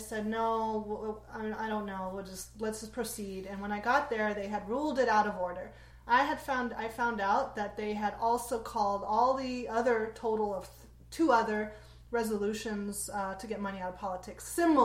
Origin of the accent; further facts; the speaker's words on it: Los Angeles, California, United States; I'm from LA.